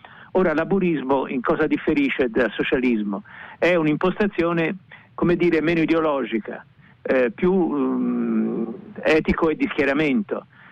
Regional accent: Tuscany, Italy; noi siamo toscani

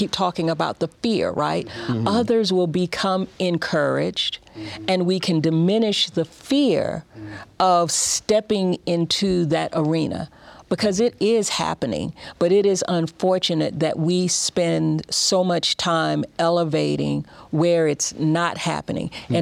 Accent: the South, United States; now in Utah, United States; I am from the South

